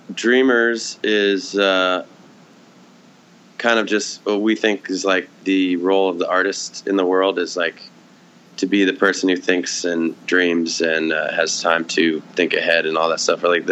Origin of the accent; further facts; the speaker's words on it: Seattle, Washington, United States; also born or lived in New York; now in Los Angeles, United States; No, I lived there the last 10 years, but I grew up in Seattle.